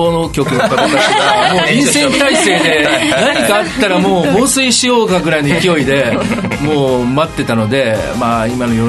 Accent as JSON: {"language": "Japanese", "region": "Tokyo", "country": "Japan", "said": "僕もね、あやちゃんも東京出身で"}